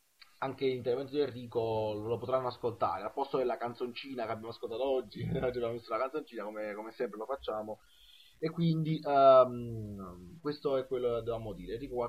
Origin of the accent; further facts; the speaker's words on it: Naples, Campania, Italy; una cosa simile a quello che è successo a me, che sono napoletano